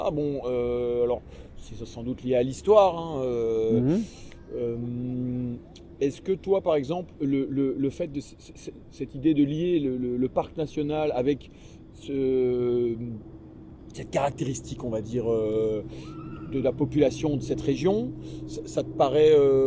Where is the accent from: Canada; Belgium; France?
Belgium; Brussels; Je suis belge, mais je suis bruxellois, donc tu vois ce que je veux dire.